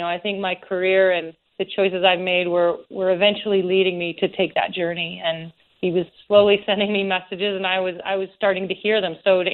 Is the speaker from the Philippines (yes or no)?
no; Idaho, United States; to be able to show it in my hometown in Idaho, it's really special for me because it's the perfect way to kick off this journey that's still going on in the place that I call home